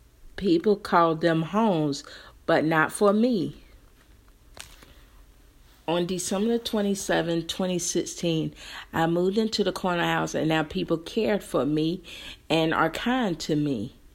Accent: Durham, United States; I grew up in Durham with my grandmother … She raised me, loved me, and cared about me.

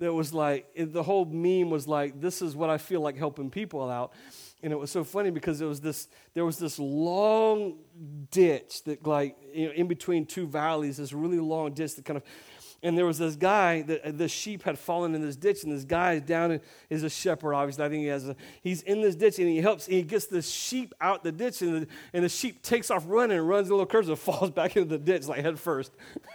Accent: Alabama, United States; Because for some reason, because I was in Florida and I was from Alabama, it's just a natural thing for him to just make fun of Alabama people.

